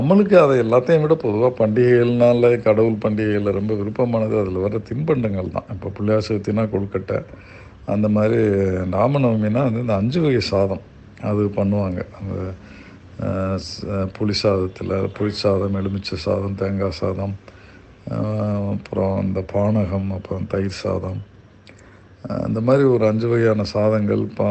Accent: Uthirakosamangai, Tamil Nadu, India; நான் பிறந்து வளர்ந்தெல்லாம் உத்தரகோசமங்க சிவன் கோயில்

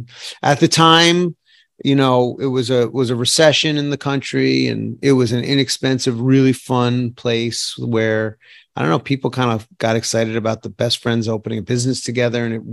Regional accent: New York City, New York, United States; I'm a chef guy, restaurant guy. I grew up in New York City, and I make food for the regular people.

